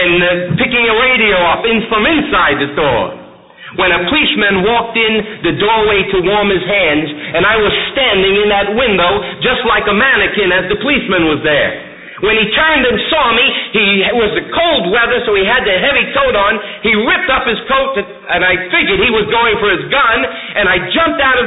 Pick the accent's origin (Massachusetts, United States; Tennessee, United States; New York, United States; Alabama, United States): New York, United States; Bronx; I was born in the Bronx. That's why I talk this way, if anyone's wondering. I was born in the Bronx in 1951, and I grew up in an area of the Bronx where street gangs were very prominent.